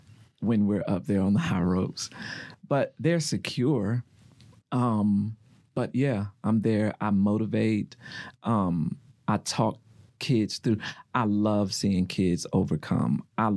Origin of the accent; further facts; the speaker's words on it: United States; You know, coming from poverty, growing up in Greenfield, what is now James Crossing.